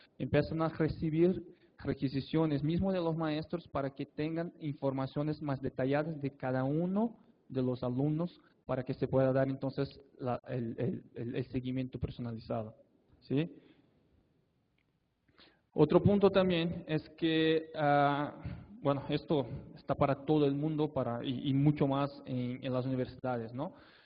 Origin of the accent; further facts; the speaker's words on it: Brazil; Spanish is a second language; Yo soy de Brasil, entonces ya desde el principio les pido disculpas por el portuñol, ¿ok?